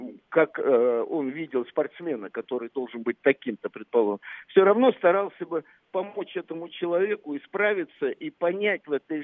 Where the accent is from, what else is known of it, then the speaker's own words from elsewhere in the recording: Moscow Oblast, Russia; я, мальчишка из Подмосковья, поехал искать, где этот Москва, футбол, где этот «Спартак», и попал в этот «Спартак». Я ездил на электричках домой